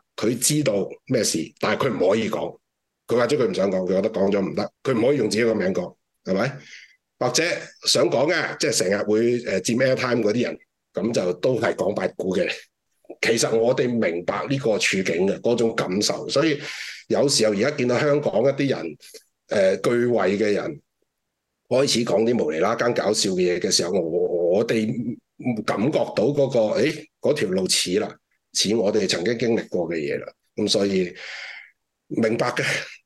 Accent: Macau; 我哋澳門人睇得清楚

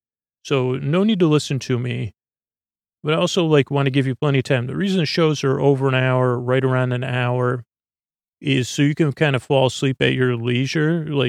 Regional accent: Ronkonkoma, New York, United States; accent: Ronkonkoma/Long Island; I don't have my Ronkonkoma accent on me right now. Plural, Coral. That's not a good Long Island accent.

